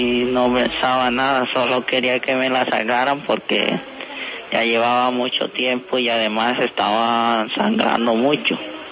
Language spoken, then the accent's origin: Spanish; Montería, Córdoba, Colombia; porque yo soy de Montería, Córdoba